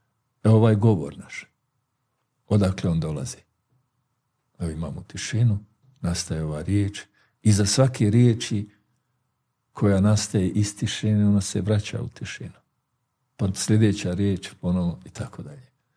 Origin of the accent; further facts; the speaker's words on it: Bosnia & Herzegovina; Adet je kod nas u Bosni